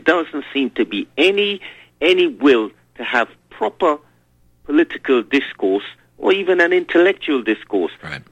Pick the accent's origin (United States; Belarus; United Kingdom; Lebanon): United Kingdom; London; born there; also born or lived in Trinidad and Tobago; I was born in South London in 1961. I went back to the Caribbean, the island of Trinidad and Tobago for a while, and then I came back here to complete college and etc. Then I decided to stay.